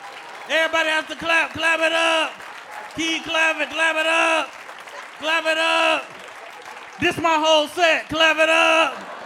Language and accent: English; Atlanta, Georgia, United States; I'm from Atlanta, bro. I'm from Atlanta. It's like Nashville, but for black people, it's great.